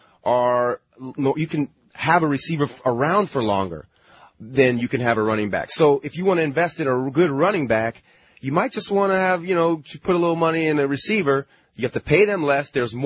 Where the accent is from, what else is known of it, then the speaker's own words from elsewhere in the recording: Berkeley, California, United States; Oh, my parents were actually hippies. I grew up in Berkeley, California.